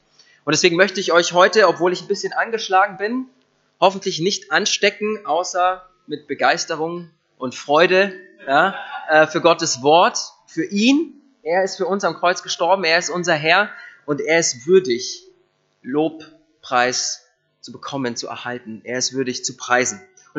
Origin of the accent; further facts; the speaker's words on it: Eching, Bavaria, Germany; Ich komme aus Eching und auch aus der FEG von dort, beziehungsweise aus Neufahrn, aus dem Nachbarort. Wir sind mal umgezogen, deswegen sind wir jetzt die FEG Neufahrn und nicht mehr die FEG Eching. Genau, bin 34